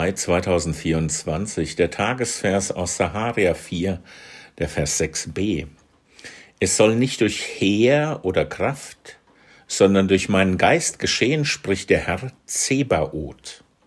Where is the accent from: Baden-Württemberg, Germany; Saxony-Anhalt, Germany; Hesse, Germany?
Hesse, Germany; Niedereisenhausen; es wird ja gerade in meinem Heimatdorf am Jakobustag, dem 25. Juli, deutlich